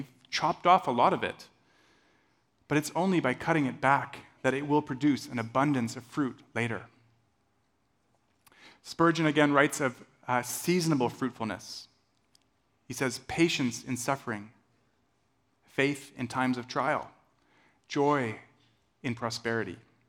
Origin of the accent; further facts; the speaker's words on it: Tanzania; Growing up in Tanzania as a child, sometimes we would see women doing this kind of winnowing of grain.